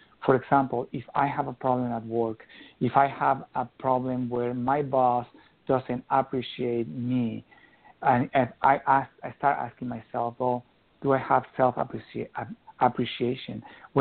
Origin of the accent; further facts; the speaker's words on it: Mexico; now in Portland, United States; I'm from Mexico, and that's the way that I spell my name.